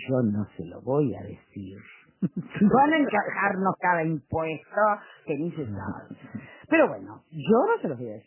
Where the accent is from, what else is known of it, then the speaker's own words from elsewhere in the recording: Uruguay; also born or lived in Galicia, Spain; yo que soy gallega y uruguaya, las dos cosas